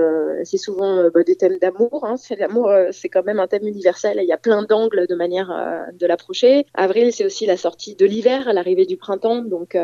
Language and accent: French; Geneva, Switzerland; born there; Alors moi, je ne parle pas du tout allemand. C'est vrai que je suis née à Genève, donc je viens du côté plutôt francophone de la Suisse.